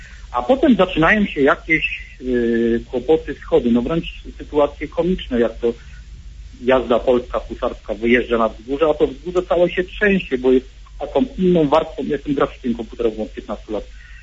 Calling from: Kraków, Lesser Poland, Poland; Szczęść Boże

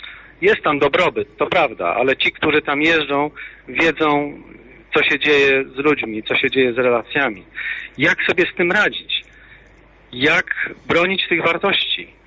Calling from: Gdańsk, Pomeranian Voivodeship, Poland; U nas w Gdańsku, bo dzwonię z Gdańska

